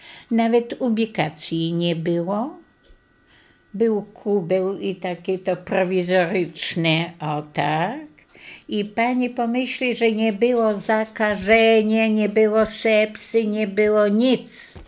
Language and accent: Polish; Oszczów, Lublin Voivodeship, Poland; now in Mircze, Poland; Urodziłam się w gminie Dołchobyczowskiej, we wsi Oszczów, niedaleko Dołchobyczowa. Stamtąd pochodzę.